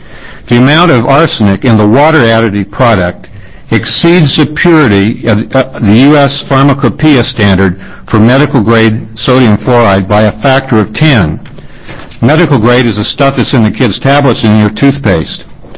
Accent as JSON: {"language": "English", "town": "Milton-Freewater", "region": "Oregon", "country": "United States", "tie": "born or raised there", "said": "I'm a native Oregonian. I grew up in Milton Free Water."}